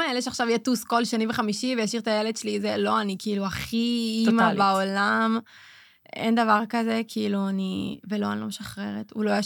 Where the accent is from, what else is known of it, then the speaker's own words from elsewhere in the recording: Haifa District, Israel; now in Tel Aviv, Israel; אבל אני, במקור כאילו מהקריות, ואחרי זה שכאילו התחלתי את צמסן, עברתי לחיפה. המעבר לתל אביב היה קשוח